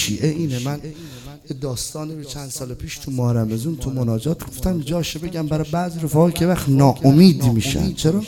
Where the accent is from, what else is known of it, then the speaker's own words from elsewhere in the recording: Shiraz, Fars, Iran; گفتم آره بچه ایرانم. کجایی؟ بچه شیرازم